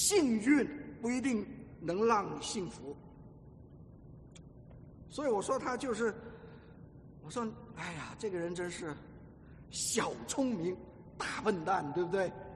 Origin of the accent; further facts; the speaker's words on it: China; 我们中国人都是要讲义气，对不对啊？